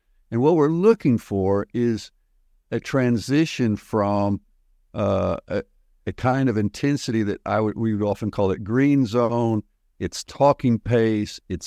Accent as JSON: {"language": "English", "country": "United States", "tie": "born or raised there", "said": "The idea of no pain, no gain, which is what I grew up with in the United States, it's not true in a physical training context."}